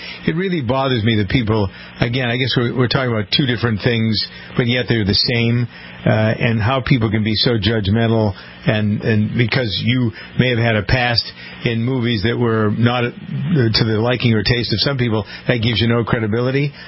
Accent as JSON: {"language": "English", "region": "Massachusetts", "country": "United States", "also_born_or_lived": "Ohio", "said": "I'm from Massachusetts, but I went to Heidelberg University up in Tiffin"}